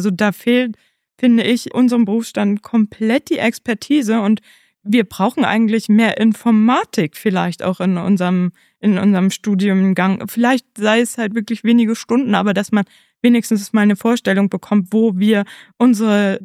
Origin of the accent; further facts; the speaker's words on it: Berlin, Germany; gerade als Berlinerin